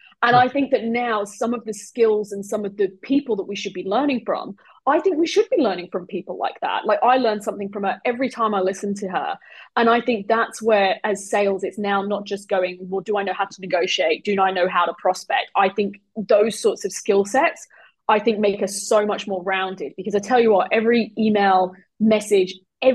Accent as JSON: {"language": "English", "country": "United Kingdom", "said": "And I'm not proud of that as a Brit."}